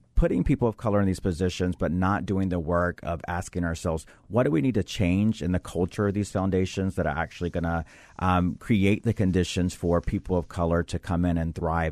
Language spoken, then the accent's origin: English; the South, United States; I came from a very religious family growing up in the South.